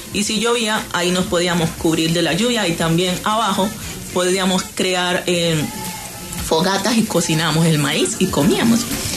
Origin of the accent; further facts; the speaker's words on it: Guiniguini, Chocó, Colombia; now in Medellín, Colombia; yo nací en Guiniguini, un corregimiento del Chocó en el San Juan. Realmente cuando me vine a Medellín